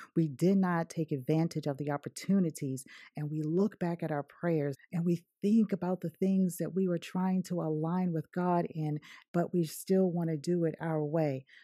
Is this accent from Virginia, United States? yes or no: yes; Virginia, United States; I'm from Virginia, okay? I'm from the South, okay?